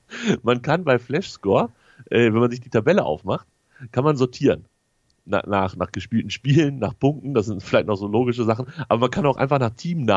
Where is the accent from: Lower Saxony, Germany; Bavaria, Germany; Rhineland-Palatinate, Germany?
Lower Saxony, Germany; Hanover; Also als Hannoveraner sowieso und als Hamburger wahrscheinlich auch.